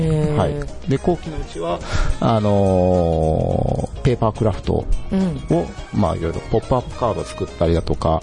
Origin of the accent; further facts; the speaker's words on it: Aichi, Japan; 地元は愛知なんですよ、